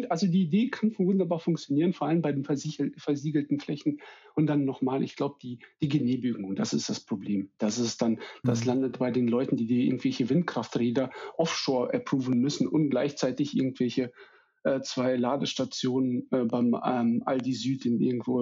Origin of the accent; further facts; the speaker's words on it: Siberia, Russia; Also ich bin selber in Sibirien aufgewachsen, wir hatten einen Hof mit Tieren und so weiter.